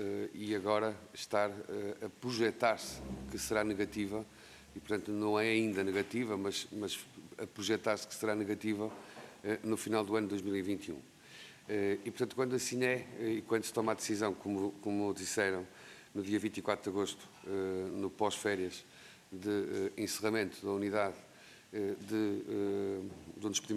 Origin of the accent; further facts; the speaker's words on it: Viana do Castelo, Portugal; Eu sou oriundo de Viana do Castelo